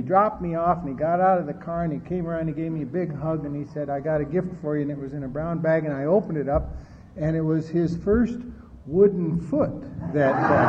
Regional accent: Denver, Colorado, United States; born there; I was born in Denver

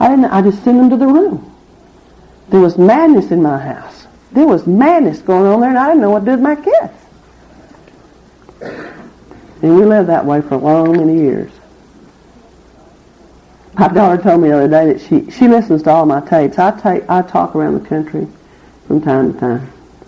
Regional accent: Lubbock, Texas, United States; And I was over in Oklahoma, and I went back to Lubbock, my hometown, for a convention 5.5 years ago.

